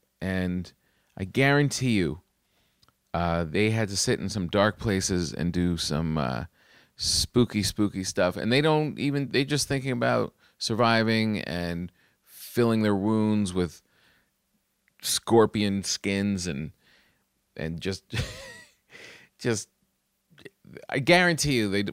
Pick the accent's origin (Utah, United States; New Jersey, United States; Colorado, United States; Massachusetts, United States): New Jersey, United States; When you grow up in New Jersey, a convertible is like the coolest thing you could have. And I grew up in Jersey, man, and this is a cool thing to have.